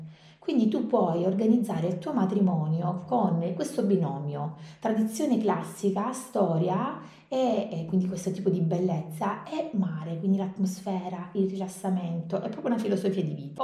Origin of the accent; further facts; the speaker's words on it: Sicily, Italy; ritorno in Sicilia. L'unica cosa che sapevo è che dovevo ritornare a casa, perché l'atmosfera della mia terra, le persone che amavo